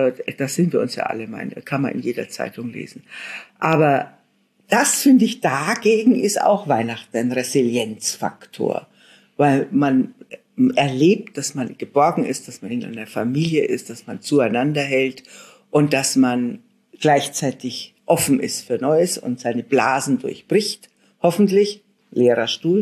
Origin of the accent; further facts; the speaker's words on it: Bavaria, Germany; Ja, ich bin aus Bayern, mir ist es ganz egal.